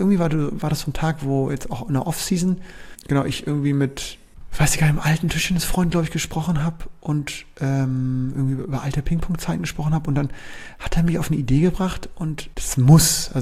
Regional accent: Bremen, Germany; aber ich wusste, als ich den ersten Lehrgang als Bremer

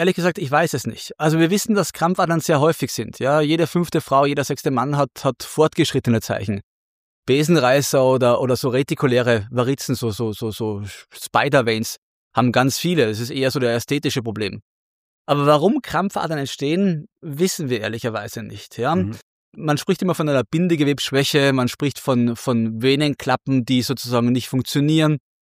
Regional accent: Upper Austria, Austria; Als gebürtiger Oberösterreicher und Mühlviertler

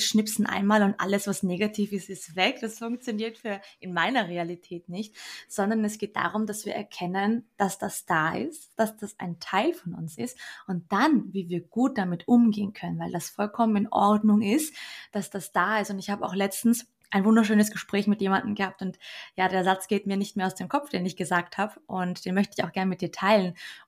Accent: Austria; dass wir bei uns in Österreich sagen, ich glaube in Deutschland auch

